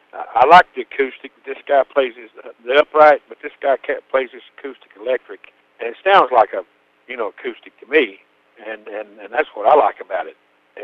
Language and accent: English; Cana, Virginia, United States; now in Amelia, United States; I live in Amelia, Virginia now, but I was raised in Cana, Virginia, about 4 miles north of Mount Airy, North Carolina. But basically, I was a North Carolinian. I had a North Carolina address till I was 25, living in Virginia.